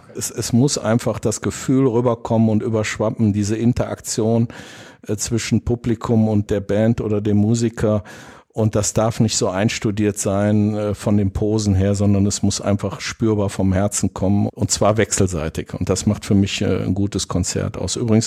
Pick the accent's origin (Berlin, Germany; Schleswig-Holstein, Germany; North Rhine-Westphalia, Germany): North Rhine-Westphalia, Germany; Monheim; Ich bin hier aufgewachsen im Rheinland. Ich bin als Monheimer Jung schon mit 6, 7 Jahren mit dem Fahrrad häufig zum alten Rheinstadion gefahren